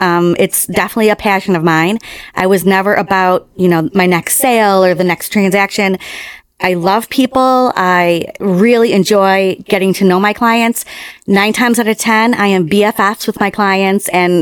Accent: Buffalo, New York, United States; accent: New York; I am from Buffalo, New York, originally, and yeah, you'll hear that New York come out in a little bit, that my hard R.

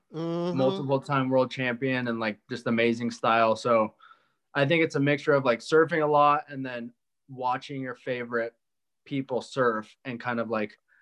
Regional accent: San Clemente, California, United States; now in Mar Vista, United States; I'm from San Clemente, but I live in Mar Vista now.

